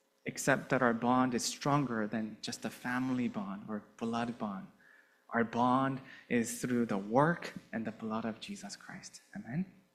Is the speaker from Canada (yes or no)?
yes; Canada; Even though I'm just a Canadian citizen with Canadian culture at heart, like I grew up in Canada, right?